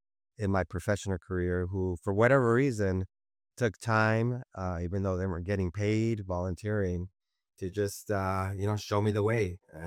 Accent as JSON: {"language": "English", "town": "Los Angeles", "region": "California", "country": "United States", "tie": "born or raised there", "said": "Boyle Heights means a lot to me. Boyle Heights, for those that don't know, is the easternmost neighborhood of Los Angeles, just east of the LA River."}